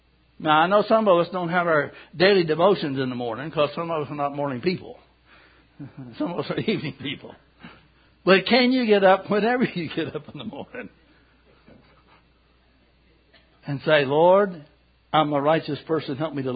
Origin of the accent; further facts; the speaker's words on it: Kentucky, United States; Some of you don't know I'm from Kentucky, but anyway.